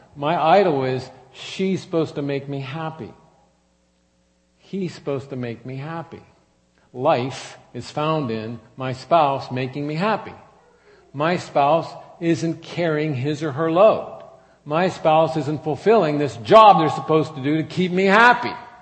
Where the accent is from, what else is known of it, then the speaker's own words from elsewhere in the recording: Pennsylvania, United States; now in Indiana, United States; Gladys and I were high school sweethearts. We grew up in Pennsylvania, but we've lived in Indiana almost our whole adult lives.